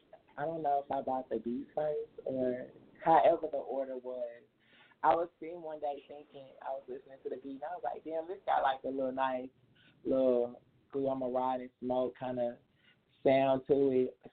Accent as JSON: {"language": "English", "region": "Arkansas", "country": "United States", "said": "Like, I'm a South girl. I'm from the South."}